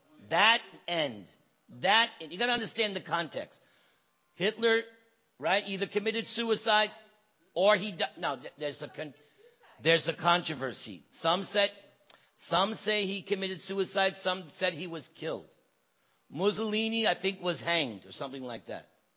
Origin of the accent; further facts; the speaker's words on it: New York, United States; Boston. Yeah, in Boston you have intelligent people. I'm from New York. Less intelligent than Boston.